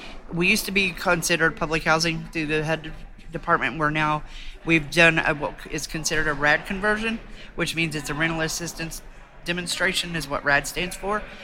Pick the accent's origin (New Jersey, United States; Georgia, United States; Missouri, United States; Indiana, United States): Indiana, United States; Bloomington; I'm from Bloomington, Indiana.